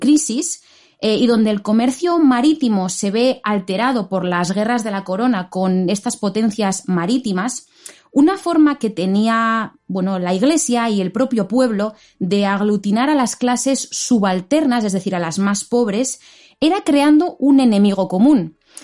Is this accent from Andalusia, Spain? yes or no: no; Basque Country, Spain; la principal fuente de riqueza de Vizcaya y de Guipúzcoa, que es de donde yo soy.